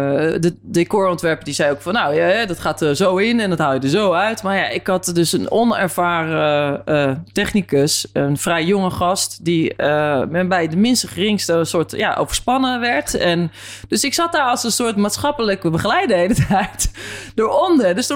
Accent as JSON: {"language": "Dutch", "town": "Gouda", "region": "South Holland", "country": "Netherlands", "said": "En, en ik kom uit Gouda"}